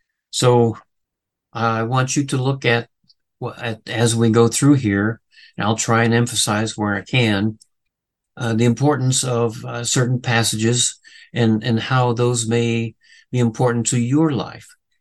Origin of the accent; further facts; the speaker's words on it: Manchester, North West England, United Kingdom; also born or lived in London; I recall almost no anti-Semitism growing up in Manchester, the second largest Jewish population in the UK.